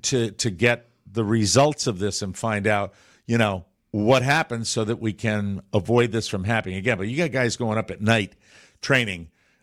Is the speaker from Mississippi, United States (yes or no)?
no; Florida, United States; It might have been my hometown airport down here in Florida